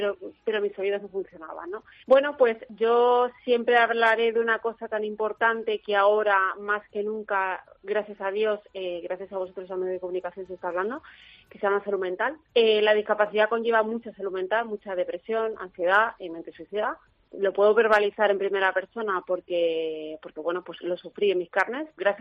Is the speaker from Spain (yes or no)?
yes; Almagro, Castilla-La Mancha, Spain; now in Madrid, Spain; me siento muy muy manchega, muy de Almagro, muy de Ciudad Real